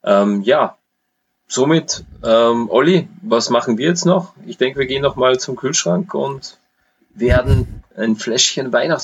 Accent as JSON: {"language": "German", "country": "Austria", "said": "Alufolie sagt man ja bei uns in Österreich auch"}